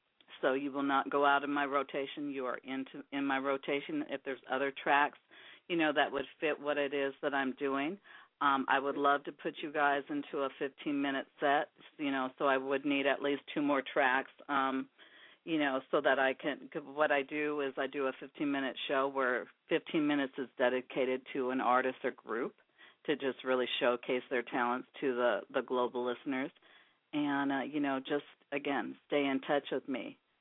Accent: Seattle, Washington, United States; and to be a Seattleite and knowing exciting things that are taking place, you know, right here in my hometown.

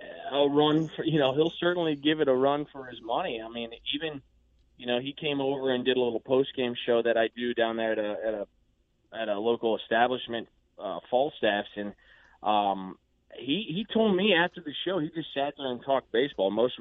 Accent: St. Louis, Missouri, United States; I mean, I grew up in St. Louis. My parents still live in St. Louis, so I make it back a ton.

